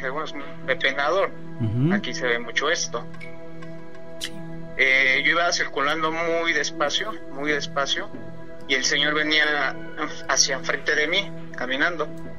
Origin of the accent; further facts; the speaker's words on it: Nezahualcóyotl, State of Mexico, Mexico; Yo soy del Estado de México, precisamente del municipio de Nezahualcóyotl.